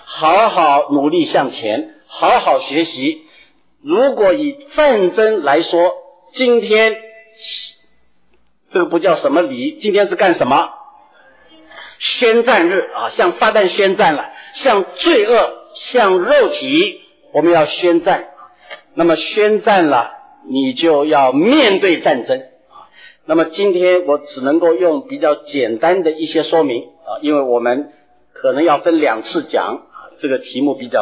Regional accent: China; 比方说我们中国人对人的几种描写，一般来说我们是做正人君子，不要做小人，做正人君子。

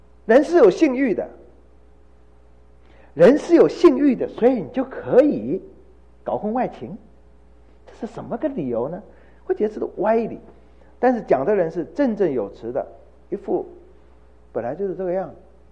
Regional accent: Fujian, China; now in Taiwan; 我父母是50年前来的，先来后到，我们都是福建人，讲一样的家乡话

